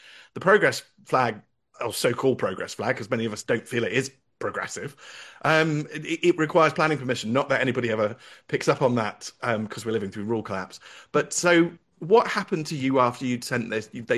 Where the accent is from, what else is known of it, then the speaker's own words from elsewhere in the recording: United Kingdom; because we're British and we're not racist, and we never really were.